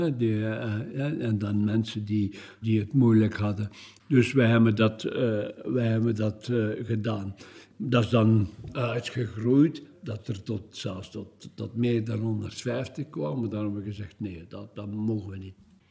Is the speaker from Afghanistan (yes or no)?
no; Limburg, Belgium; ik ben eigenlijk dus afkomstig van Limburg. Ik ben geboren in Schuurlaerk, de stad, de 15 januari, in 1942